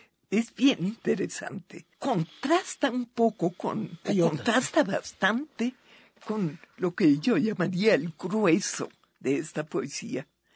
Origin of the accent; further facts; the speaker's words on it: Mexico; Pues yo soy mexicana realmente, ¿no?